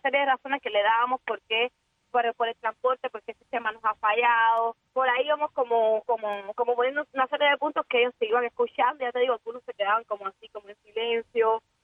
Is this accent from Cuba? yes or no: yes; Cuba; somos todos los cubanos que de verdad queremos una Cuba donde todos quepamos